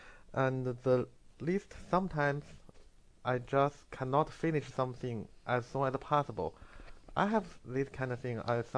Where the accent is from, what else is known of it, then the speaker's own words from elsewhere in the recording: China; This is also totally different because I'm from China and a long time ago.